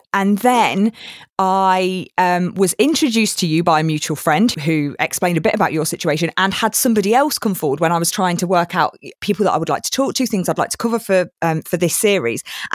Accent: Leicester, East Midlands, United Kingdom; now in Bristol, United Kingdom; so I'm in Bristol now, but I'm originally from Leicester.

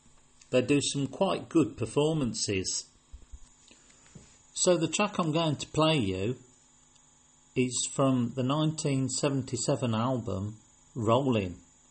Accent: Solihull, West Midlands, United Kingdom; I'm originally from Solihull in the West Midlands. And my dad and my mum were both from parts of Birmingham.

